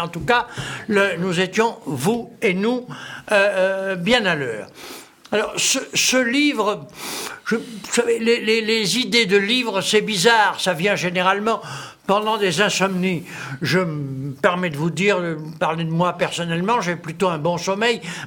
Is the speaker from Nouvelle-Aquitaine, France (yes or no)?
yes; Bordeaux, Nouvelle-Aquitaine, France; qui commence vraiment à l'heure, ça se passe dans ma ville natale